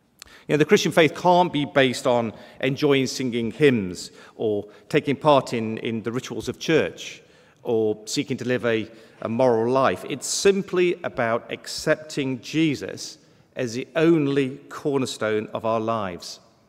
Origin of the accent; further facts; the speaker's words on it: East Midlands, United Kingdom; I'm from Derbyshire, in the middle of the country, which is in the Peak District.